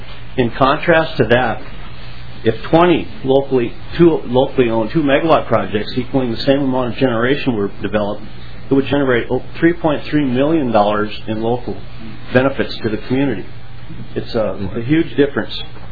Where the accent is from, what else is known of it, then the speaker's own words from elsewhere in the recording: Pipestone, Minnesota, United States; I am from Pipestone, Minnesota.